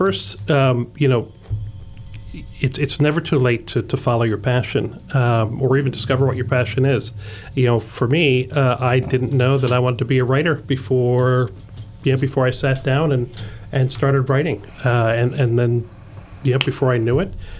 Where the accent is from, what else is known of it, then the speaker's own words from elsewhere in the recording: Northeast, United States; I grew up as an Hispanic in the U.S. You know, I grew up up in the Northeast.